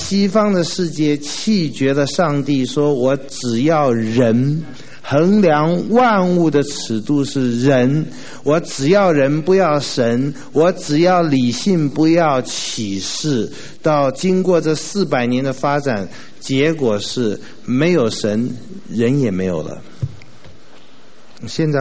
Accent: Taiwan; 我们从台湾来的人，尤其信主的哈

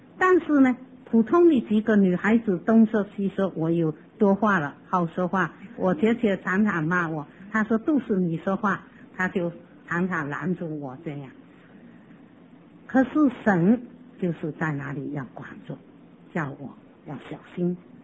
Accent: China; 那么我就记得我是中国人，我要好好的荣耀我的国家，不要丢脸

